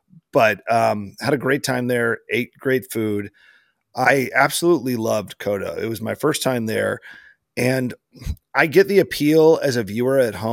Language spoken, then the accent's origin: English; Dallas, Texas, United States; I grew up in, as you know, I grew up in Texas. I grew up in Dallas.